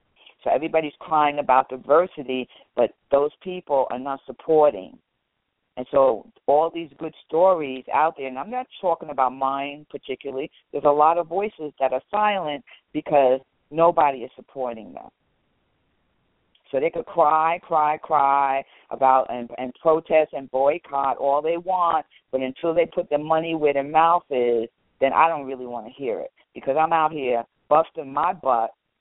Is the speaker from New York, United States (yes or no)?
yes; New York City, New York, United States; because I'm born and raised in the South Bronx, and I'm a guerrilla.